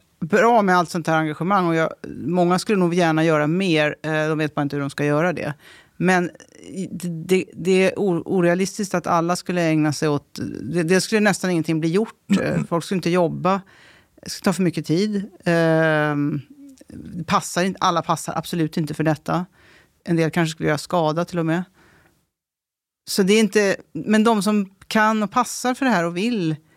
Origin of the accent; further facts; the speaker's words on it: Stockholm, Stockholm County, Sweden; Jag är uppväxt i Stockholm